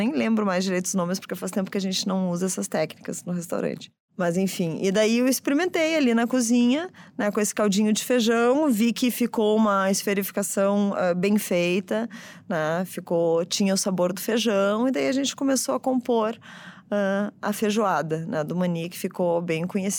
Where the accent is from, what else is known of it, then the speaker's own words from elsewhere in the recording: Rio Grande do Sul, Brazil; Bem, eu sou gaúcha, né?